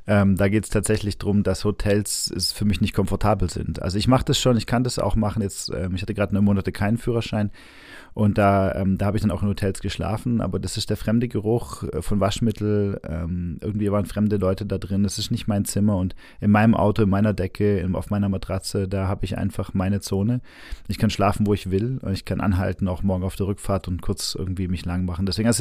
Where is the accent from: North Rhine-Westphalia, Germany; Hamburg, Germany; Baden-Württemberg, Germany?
Baden-Württemberg, Germany; Stuttgart; Geboren bin ich in Stuttgart. Und dort haben meine Eltern mich sowohl gezeugt als auch am Anfang aufgezogen. Also meine frühe Kindheit bis zur Grundschule. Bis der ersten Klasse Grundschule ist in Stuttgart in Degerloch. Da kommt auch ein bisschen der schwäbische Einschlag, meine ich mal, doch auch durch.